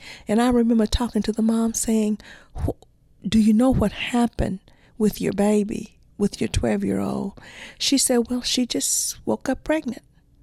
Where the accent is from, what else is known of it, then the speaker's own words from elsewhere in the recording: Mississippi, United States; I grew up poor in Mississippi, but I didn't know that. From a small country town in the state of Mississippi, and was pregnant when I was 16.